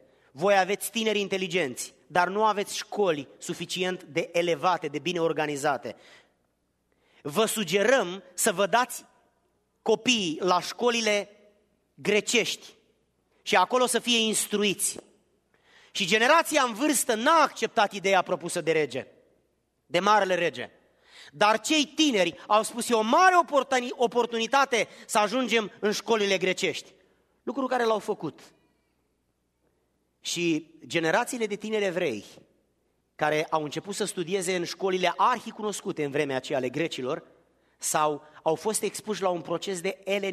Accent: Giurgiu, Giurgiu County, Romania; born there; M-am născut în Giurgiu, un oraș din sudul Bucureștiului pe malul Dunării, în Muntenia, în partea de sud, între Oltenia și Dobrogea.

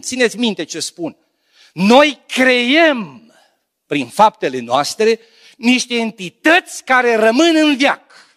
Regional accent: Bihor County, Romania; acolo în părțile Biușului, unde am copilărit, în Bihor

